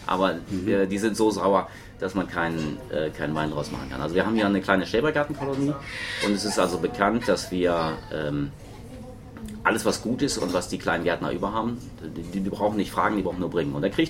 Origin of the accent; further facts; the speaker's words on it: Lower Saxony, Germany; Darüber hinaus versuchen wir, möglichst viele Produkte aus meiner Heimat Ostfriesland zu beziehen